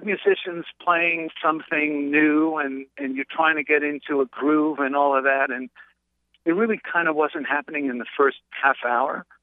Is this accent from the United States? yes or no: no; Montreal, Quebec, Canada; in the neighborhood that I grew up, there wasn't that much of an American sense of music growing up in Montreal.